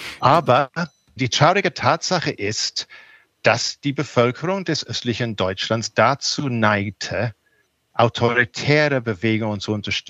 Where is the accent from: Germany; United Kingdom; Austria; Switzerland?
United Kingdom; England; German is a second language; was mir als Engländer ganz fremd war